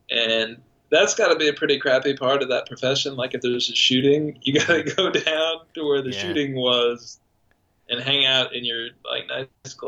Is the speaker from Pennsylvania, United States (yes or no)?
no; Texas, United States; also born or lived in Vermont; My whole life, even though I grew up in Texas.